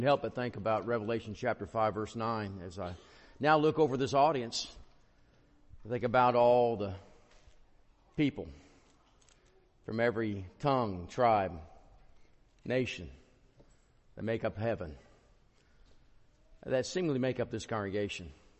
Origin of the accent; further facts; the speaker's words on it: Athens, Alabama, United States; I tell people now I'm from the Athens of the Alabama.